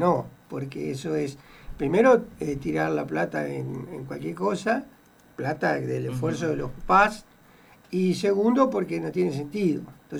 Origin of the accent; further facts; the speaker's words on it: Concordia, Entre Ríos, Argentina; now in Santo Tomé, Argentina; yo no soy de acá, uh-huh, yo soy de Concordia, de Entre Ríos, pero hace 7 años que vivo en Santo Tomé